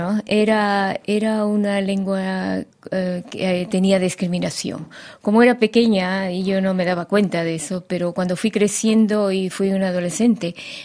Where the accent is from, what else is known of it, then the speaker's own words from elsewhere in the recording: Lima, Peru; mi interés en el idioma empezó desde mi infancia, porque vivíamos en Lima, éramos 7 hermanos, pero yo escuchaba a mis padres hablar el quechua